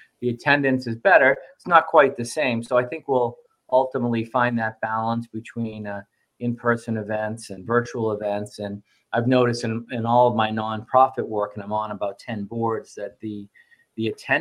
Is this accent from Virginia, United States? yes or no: no; Boston, Massachusetts, United States; now in New Hampshire, United States; I grew up in the Boston area, like going 3 miles takes an hour